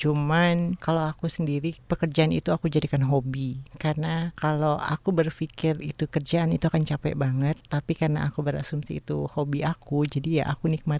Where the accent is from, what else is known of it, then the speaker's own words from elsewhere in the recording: Jakarta, Indonesia; orang Buton. … Jadi ibuku orang Betawi. Dan ya aku lahir di Jakarta sampai besar ya, memang aku terbentuk di Jakarta.